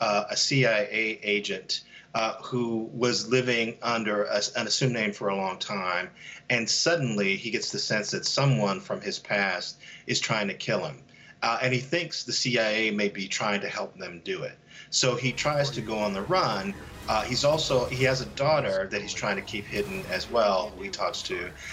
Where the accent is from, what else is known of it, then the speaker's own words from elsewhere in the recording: Gary, Indiana, United States; I grew up in Gary, Indiana, right next to Chicago.